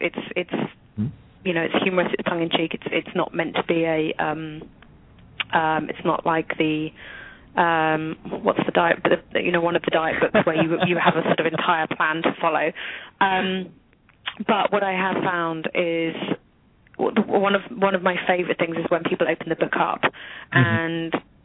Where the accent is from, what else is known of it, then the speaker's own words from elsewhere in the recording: England, United Kingdom; now in United States; the traditions and the beliefs that I have acquired as an English person, while examining and exploring the values and the beliefs and the traditions of Americans